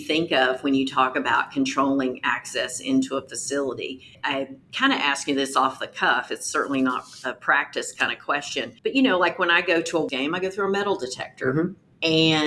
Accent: the South, United States; You know, I'm from the South. We say police.

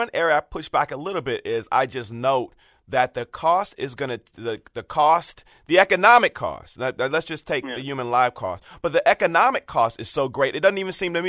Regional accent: Detroit, Michigan, United States; So I'm from Detroit. I go back several times a year. And so I'm deeply connected to what goes on there.

